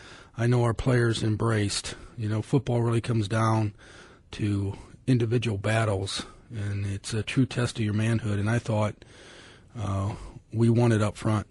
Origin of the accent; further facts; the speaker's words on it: Ohio, United States; Well, maybe it's just because I'm from Ohio.